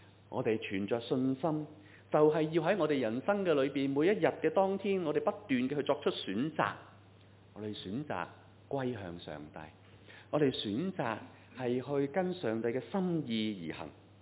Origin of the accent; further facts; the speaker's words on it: Hong Kong; 我们香港人很喜欢去旅行，是不是？